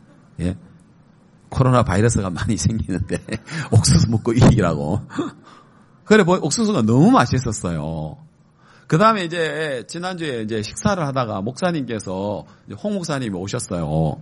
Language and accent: Korean; South Korea; 한국에서 왔다는 것 때문에 그분들이 부러워하고 한국 사람이 왔다는 것 때문에 관심을 가지고 그래요.